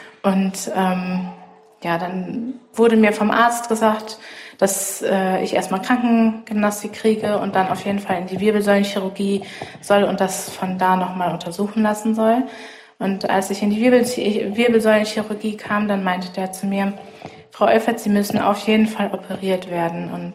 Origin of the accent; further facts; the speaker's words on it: Hüllhorst, North Rhine-Westphalia, Germany; ich bin 18 Jahre, ich komme aus der Gemeinde Hüllhorst